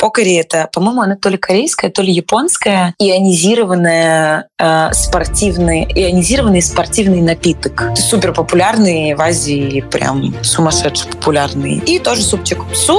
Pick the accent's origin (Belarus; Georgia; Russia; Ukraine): Ukraine; Я же из Украины, у нас есть все.